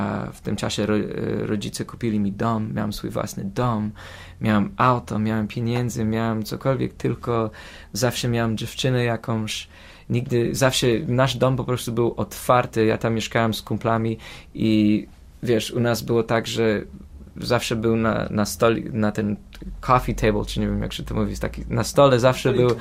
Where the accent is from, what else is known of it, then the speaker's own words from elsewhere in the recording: Mississauga, Ontario, Canada; No i ja wychowałem się tutaj w Kanadzie, w Toronto area, tutaj Mississauga.